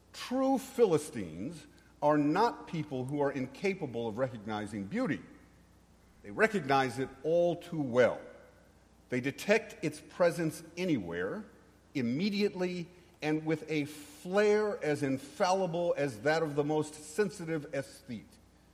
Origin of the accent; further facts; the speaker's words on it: New York, United States; now in Texas, United States; my wife and I, Paige, who's right over there, we come from New York. We actually started here in the Diocese of Texas 20 years ago.